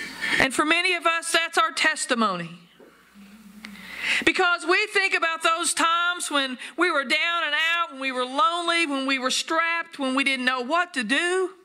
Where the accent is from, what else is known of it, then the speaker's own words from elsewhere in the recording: Pikeville, Kentucky, United States; when I was driving to Eastern Kentucky a few weeks ago for business, back to my hometown of Pikeville.